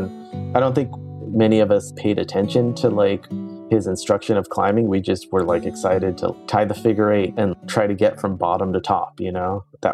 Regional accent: San Francisco, California, United States; I am from San Francisco originally and started climbing probably around 1998.

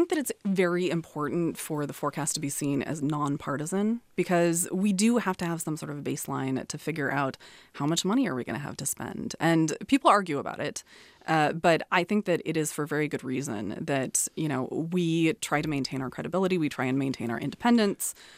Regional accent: Davis, California, United States; So one of my grandfathers, the reason why I grew up in Davis and the reason why my father grew up in Davis was my grandfather was a noted turkey breeder.

